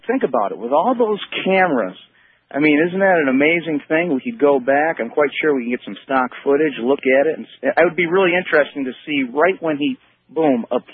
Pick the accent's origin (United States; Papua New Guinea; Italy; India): United States; New York; I'm from Skinny Atlas, New York